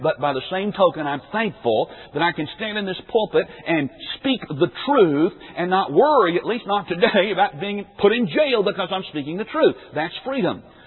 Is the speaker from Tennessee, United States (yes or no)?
yes; Memphis, Tennessee, United States; I grew up in Memphis, Tennessee, big city right in the middle of all the traffic, and I don't have any experience in gardening.